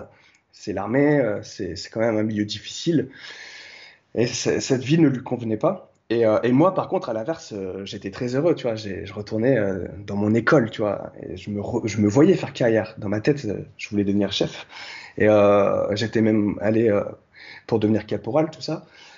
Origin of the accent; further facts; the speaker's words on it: Lyon, Auvergne-Rhône-Alpes, France; now in Paris, France; Moi, je venais de Lyon pour être pompier de Paris.